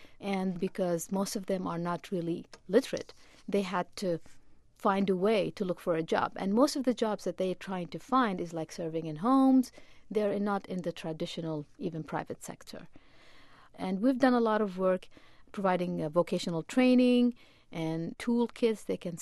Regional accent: Kuwait; moved away as an adult; also born or lived in Iraq; I was born in Kuwait, and I lived in Kuwait until I was 24, and I got my bachelor degree from Kuwait University. And then because of the invasion of Kuwait, my family had to move back to Iraq.

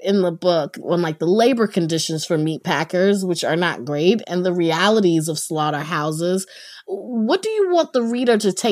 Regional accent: North Carolina, United States; So I grew up in North Carolina.

